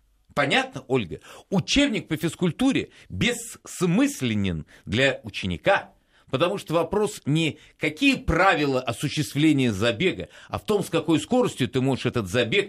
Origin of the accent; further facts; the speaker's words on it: Saint Petersburg, Russia; Я из Санкт-Петербурга, у нас в школе то же самое.